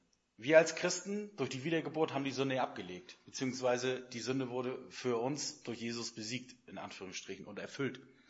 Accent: East Germany, Germany; Ich komme aus dem Osten und bei uns war damals Kommunion

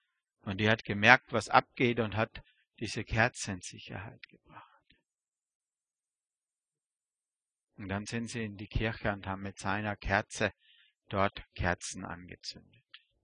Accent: Austria; die kommen aus meinem Heimatland, aus Österreich.

